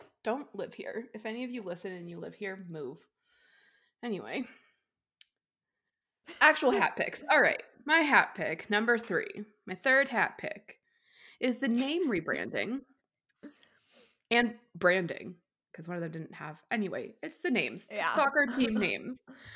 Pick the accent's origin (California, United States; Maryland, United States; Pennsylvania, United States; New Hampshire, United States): California, United States; San Diego; Okay, moving on to my hometown team, San Diego Wave Football Club.